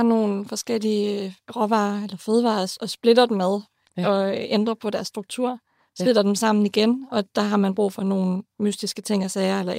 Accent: Region of Southern Denmark, Denmark; når jeg så er hjemme på Fyn

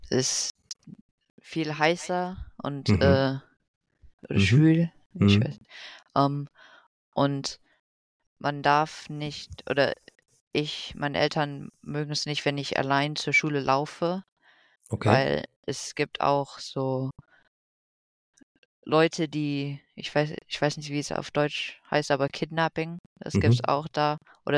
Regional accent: Philippines; also born or lived in Germany; ich bin ja quasi in Philippinen aufgewachsen und das war einfach so normal für mich. Und dann, es war so andersrum, als ich in Deutschland war es nicht so normal. Und ja, ich bin gewöhnt jetzt in beiden Ländern zu leben

